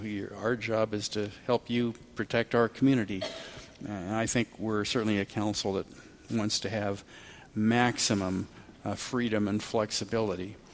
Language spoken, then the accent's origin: English; Atascadero, California, United States; growing up in Atascadero, a bunch of us kids, really high school, would grab our 22s.